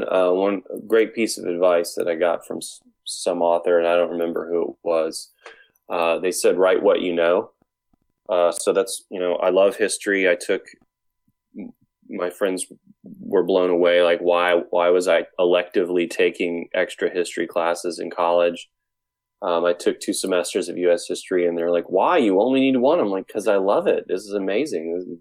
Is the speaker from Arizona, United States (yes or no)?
no; Chattanooga, Tennessee, United States; I still feature Atlanta a lot and, Chattanooga now and then, which where I'm born and raised in Chattanooga, still live here.